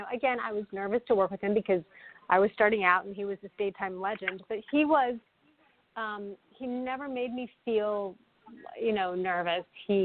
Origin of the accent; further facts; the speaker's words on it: Stuart, Florida, United States; also born or lived in Plantation; So, and then I said, I'm goi